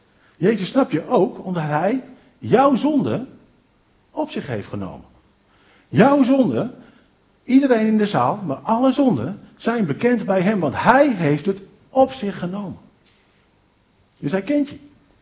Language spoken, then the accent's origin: Dutch; Delfzijl, Groningen, Netherlands; En ik ben in Delzijl opgevoed met de woorden: Hij komt spoedig.